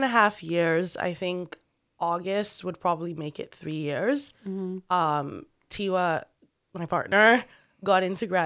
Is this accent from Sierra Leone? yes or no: yes; Sierra Leone; also born or lived in Maryland, United States; now in Rochester, United States; I spent most of my years being in America once I came from Sierra Leone in Maryland. And then I moved here.